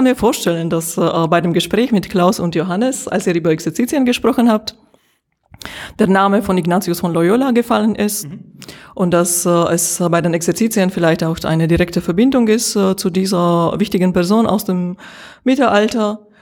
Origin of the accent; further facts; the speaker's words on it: Slovakia; now in Germany; Ich bin in der Slowakei geboren und dort aufgewachsen und seit knapp 20 Jahren in Deutschland.